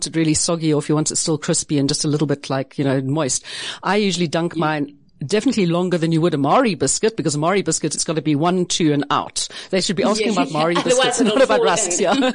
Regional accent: South Africa; We don't do the French thing, okay? We're South African.

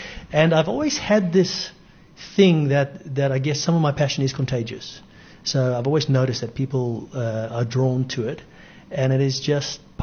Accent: Johannesburg, Gauteng, South Africa; also born or lived in Cape Town; I've got an accent that often confuses people, but I was born in Mowbray Kaap, and I grew up in Johannesburg. I went to Bedfordview Primary School, and I went to St. Benedict's College

